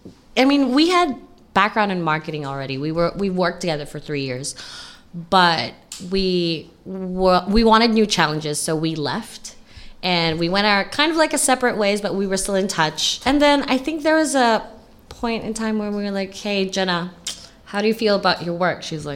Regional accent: Hong Kong; I'm born and raised in Hong Kong.

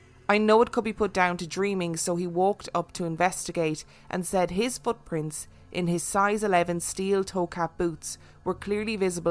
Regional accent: Dublin, Leinster, Ireland; We're from Dublin, but I know it was somewhere down the country.

